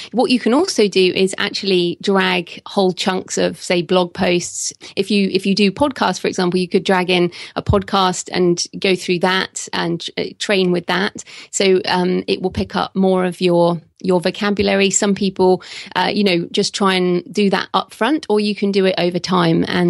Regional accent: England, United Kingdom; And, you know, I'm English.

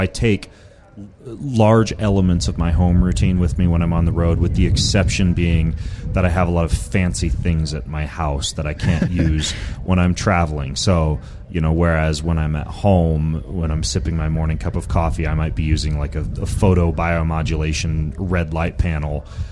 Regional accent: Lewiston, Idaho, United States; I grew up in Lewiston, Idaho.

